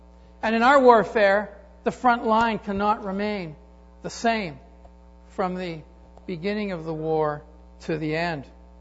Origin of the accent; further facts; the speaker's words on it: Canada; I'm a Canadian.